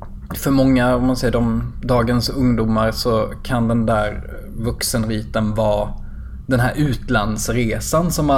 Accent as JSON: {"language": "Swedish", "region": "Småland", "country": "Sweden", "tie": "born or raised there", "said": "Alltså, jag är uppväxt i södra Småland. Det är så här ganska traditionellt lutherskt bonde."}